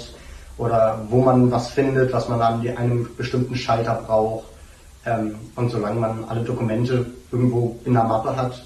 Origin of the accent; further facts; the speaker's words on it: Dresden, Saxony, Germany; Ich komme aus Dresden. Ich war jetzt ein Jahr in Amerika, in North Carolina, nähe Wilmington, und bin dort zur Schule gegangen, auf die Dixon High School